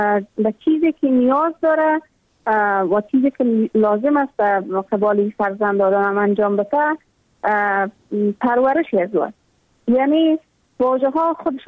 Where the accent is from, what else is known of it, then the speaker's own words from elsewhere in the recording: Afghanistan; ما هم مثل میلیون ها دختر دیگه در دامن جنگ بزرگ شدیم و در همون سیاترین سالایی که به تمام ولایت افغانستان در روزهای مکتب برای دخترها بسته بود.